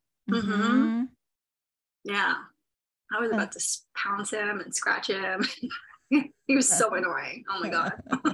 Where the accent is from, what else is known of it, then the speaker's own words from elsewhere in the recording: New York, United States; I don't have a driver's license. I'm a New Yorker.